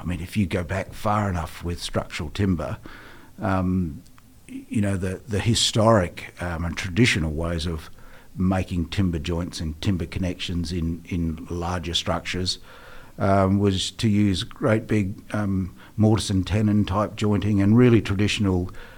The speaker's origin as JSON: {"language": "English", "country": "Australia", "moved": "yes", "lives_now": "New Zealand", "said": "I'm originally an Australian. I'm a dual citizen now. Came here to New Zealand in 2004"}